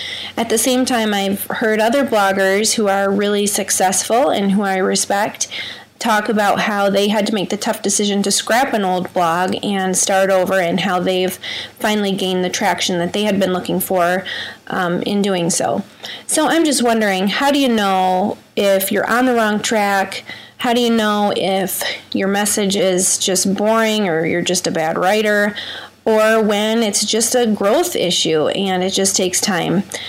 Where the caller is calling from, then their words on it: Michigan, United States; I'm calling from West Michigan, and I blog about faith